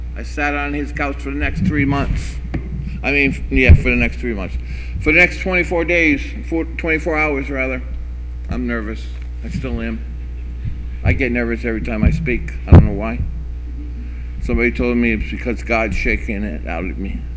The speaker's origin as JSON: {"language": "English", "region": "Florida", "country": "United States", "tie": "born or raised there", "said": "I was supposed to go to Florida. I grew up in Florida. I went down to see my parents."}